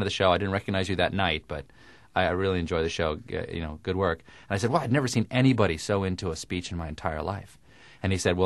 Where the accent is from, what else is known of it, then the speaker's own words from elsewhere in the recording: the South, United States; I grew up in the South, but I don't have a Southern accent. Not because I don't like Southern accents. I'm actually sort of sad that I don't have a Southern accent.